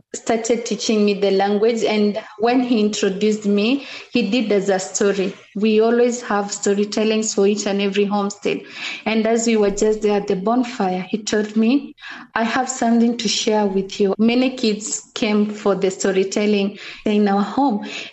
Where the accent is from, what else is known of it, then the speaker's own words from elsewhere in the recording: Laikipia County, Kenya; I grew up in Mkogodo Forest, being raised up by my grandfather